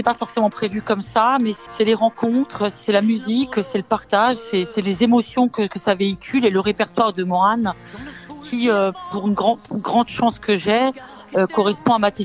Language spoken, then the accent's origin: French; Sarrebourg, Grand Est, France; En Alsace. Mais je suis effectivement originaire de Sarrebourg, en Lorraine, effectivement.